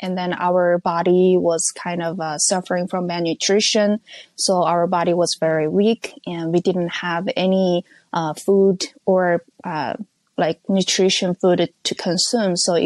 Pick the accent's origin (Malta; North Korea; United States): North Korea; I came from North Korea.